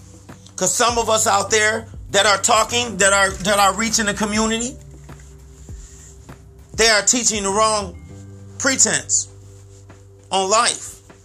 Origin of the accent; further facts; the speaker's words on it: Chicago, Illinois, United States; I'm not from LA. I'm not from Ohio. I'm from Chicago.